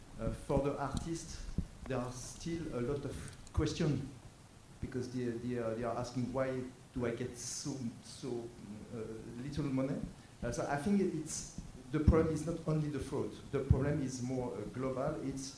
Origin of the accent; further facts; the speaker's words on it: Paris, Île-de-France, France; English is a second language; I'm coming from Paris, France.